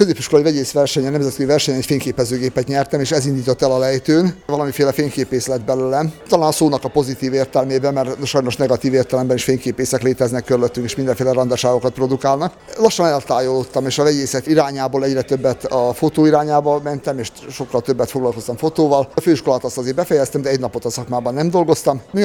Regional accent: Vojvodina, Serbia; also born or lived in Budapest; így születtem én ottan, de apámnak mindig az volt a vágy, hogy hazajöjjön, ő haza akart jönni, mert neki haza az Vajdaságban van.

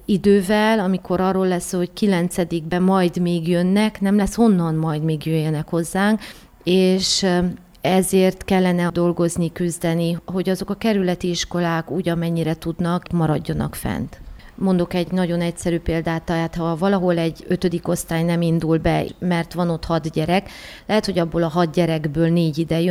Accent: Sălaj, Romania; now in Arad, Romania; én nem itt születtem, én Szilágy megyéből származom, nagyon úgy érzem, hogy ehhez a közösséghez tartozom.

